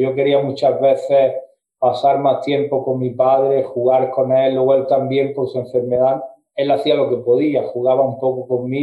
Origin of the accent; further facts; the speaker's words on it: Granada, Andalusia, Spain; Yo soy originario de Granada, España, que está una ciudad que está al sudeste de España. Yo tengo 47 años. Fue yo allí nací.